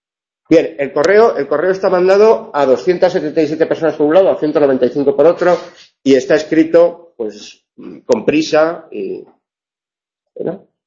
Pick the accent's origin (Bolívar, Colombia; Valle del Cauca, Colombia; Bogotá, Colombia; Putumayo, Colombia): Bolívar, Colombia; Cartagena; born there; yo nací en Cartagena de Indias, ¿sabe usted?